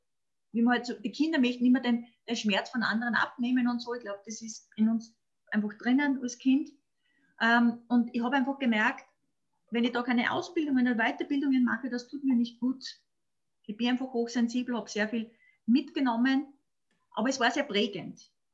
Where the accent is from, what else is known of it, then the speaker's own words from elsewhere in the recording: Upper Austria, Austria; Also ich komme aus Oberösterreich.